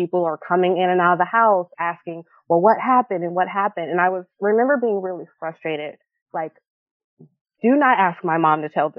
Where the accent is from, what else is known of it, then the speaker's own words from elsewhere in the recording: Detroit, Michigan, United States; now in Texas, United States; I am from Detroit, like I said, and I've relocated to Texas. So my family is all in Michigan.